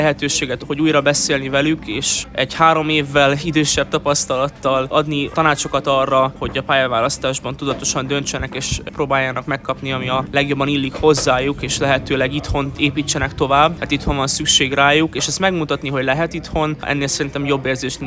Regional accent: Cluj-Napoca, Cluj County, Romania; a legerősebb mezőnyben is Kolozsvárról erdélyi magyarként helyt tudunk állni

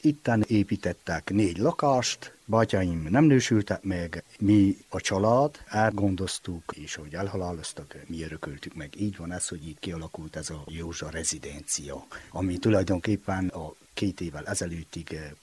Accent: Bodoș, Covasna, Romania; bodosi lakos, 55 éves, itt születtem Bodosba.

